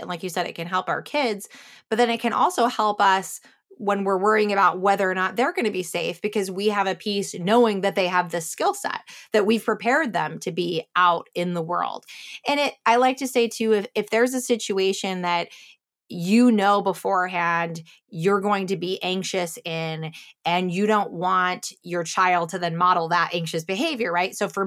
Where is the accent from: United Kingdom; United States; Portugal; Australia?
United States; Chicago, Illinois; because I grew up in Chicago area with like cornfields. So there was no rock climbing for me.